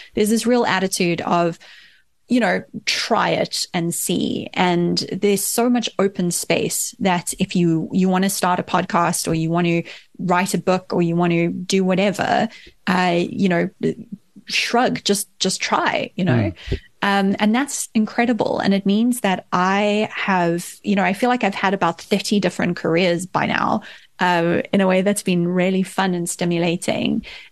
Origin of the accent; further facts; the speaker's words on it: South Africa; that I am a South African and I was shaped by South Africa